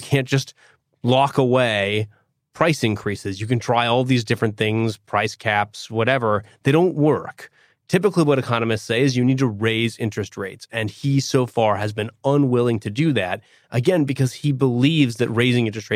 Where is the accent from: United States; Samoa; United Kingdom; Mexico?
United States; Oregon; So I'm from Oregon. We sell a lot of hazelnuts from Oregon.